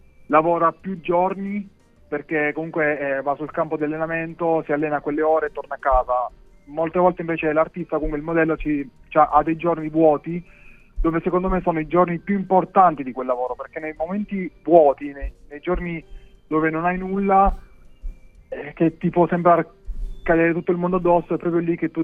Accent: Teramo, Abruzzo, Italy; sono tornato in Abruzzo perché io sono di Teramo, quindi diciamo che ho fatto Milano-Teramo

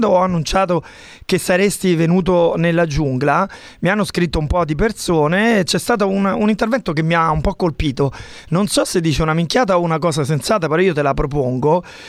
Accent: Rome, Lazio, Italy; sono un romano ignorante.

